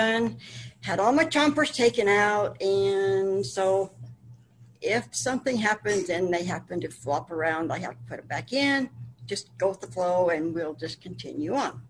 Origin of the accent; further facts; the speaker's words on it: Wyoming, United States; also born or lived in Utah; But I am from Wyoming, and I grew up with a wonderful family.